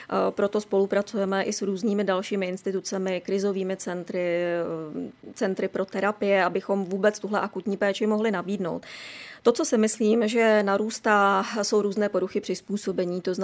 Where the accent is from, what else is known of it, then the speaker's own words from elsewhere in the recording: Liberec, Liberec Region, Czechia; jsem Liberečák